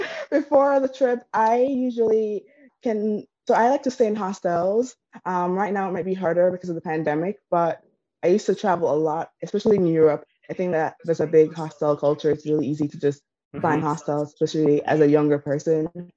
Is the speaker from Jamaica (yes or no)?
yes; Jamaica; moved away as an adult; now in United States; So I am originally from Jamaica, so you can kind of see my Jamaican flag in the background, always have one. I moved to the U.S. after high school.